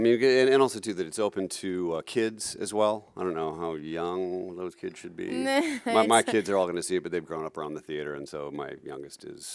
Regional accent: Charlotte, North Carolina, United States; I think when I was growing up in Charlotte, I was probably the only actor

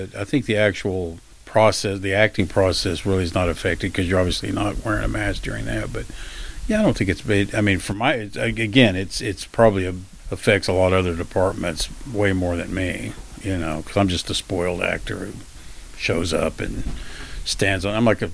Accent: Texas, United States; moved away as an adult; now in Los Angeles, United States; Yeah, I'm originally from Texas. Moved to L.A. when I was like 20 to be an actor.

